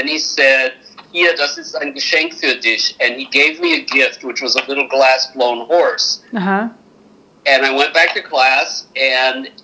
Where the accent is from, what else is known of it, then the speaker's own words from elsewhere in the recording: Germany; first language German; English is a second language; And I had a little different experience because, number one, German's my first language.